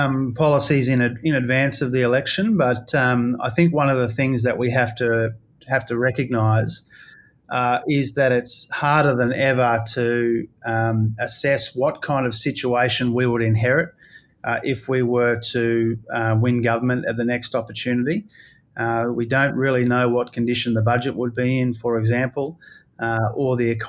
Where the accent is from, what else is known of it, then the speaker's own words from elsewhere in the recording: Queensland, Australia; You know, in my home state of Queensland